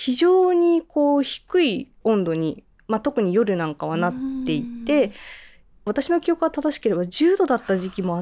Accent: Tokyo, Japan; also born or lived in Hiroshima / Toronto, Canada; 生まれ東京なんですけど、はい、で、小学校の途中からはずっと東京だったんですが、それ以前はまあ広島に住んでたこともありますし、少し変わったところでいうとカナダのトロントに数ヶ月おりました。

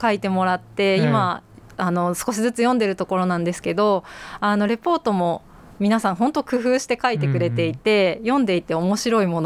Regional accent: Funabashi, Chiba, Japan; now in Takasaki, Japan; 出身は千葉県の船橋市です。

